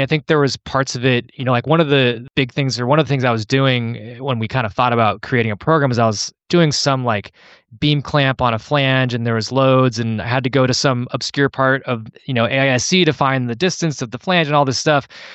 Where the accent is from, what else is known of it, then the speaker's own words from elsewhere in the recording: California, United States; You know, I grew up in the Bay Area, which is, you know, Silicon Valley, you know, Mecca